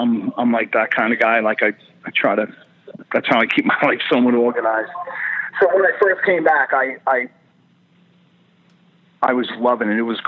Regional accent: New York, United States; Growing up on Long Island, you know, you go up around fishing boats and the ocean and all that.

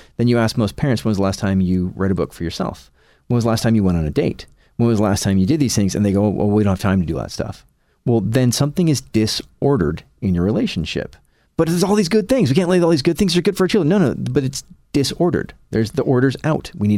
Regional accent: United States; It's stuff that you, as an American, we tend to think, oh, that happens in other places, other parts of the world

